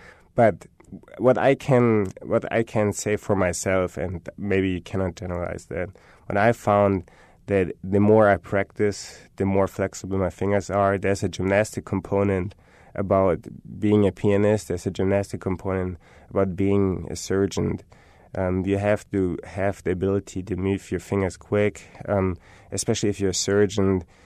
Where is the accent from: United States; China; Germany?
Germany; English is a second language; I'm from Germany.